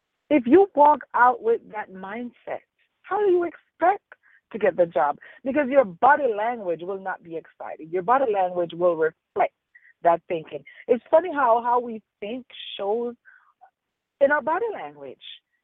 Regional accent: Jamaica; I am from Jamaica, West Indies. I love my country. I love where I'm coming from.

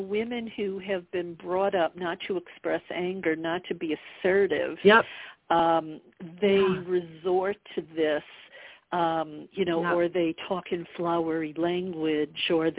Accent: the South, United States; look, I grew up in the South.

